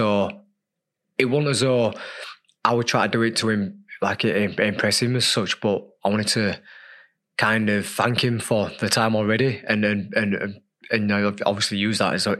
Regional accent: Leeds, Yorkshire and the Humber, United Kingdom; as a kid growing up in Leeds on, you know, a council estate

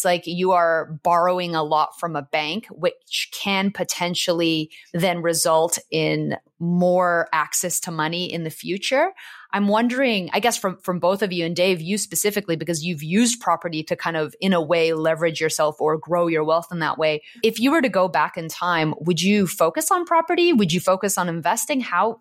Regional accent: Vancouver, British Columbia, Canada; I come from Vancouver, where property prices just went up and up and up and up.

